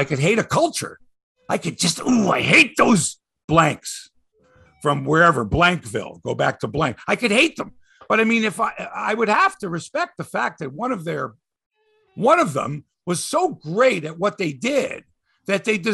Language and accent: English; Toronto, Ontario, Canada; I'm from Toronto, you know.